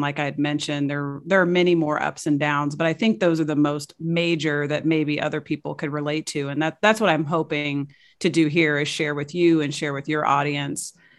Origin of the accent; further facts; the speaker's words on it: Missouri, United States; moved away as an adult; now in Seattle, United States; I'm from Missouri originally, and I was just tired. I was in my 30s. I was like, I'm done with this. So at my 30th birthday, I moved to Seattle.